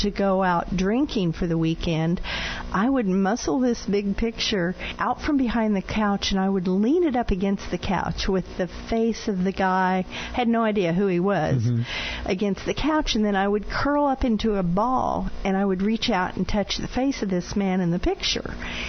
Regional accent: Arthur, Illinois, United States; Around Arthur, Illinois.

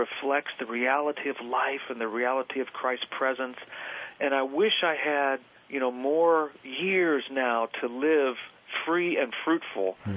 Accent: Argentina; also born or lived in Costa Rica; I was raised in South America. My folks were missionaries in Argentina.

